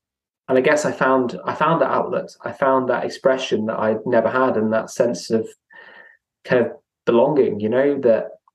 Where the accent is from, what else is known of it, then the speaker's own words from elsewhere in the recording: Chester, North West England, United Kingdom; I was brought up in Chester and I was an only child.